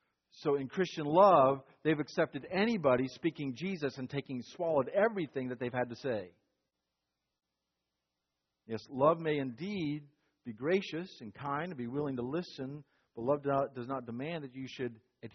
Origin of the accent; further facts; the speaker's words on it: North Carolina, United States; You know I'm from North Carolina. You know I like the North Carolina Tar Heels in basketball.